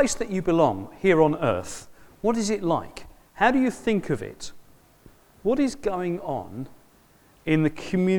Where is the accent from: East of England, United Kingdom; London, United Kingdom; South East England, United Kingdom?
London, United Kingdom; accent: South London; Well, clearly by my accent, I don't come from here. I'm a South Londoner. And if my sister was in the room, I'd be broad South London talking like that before any time at all.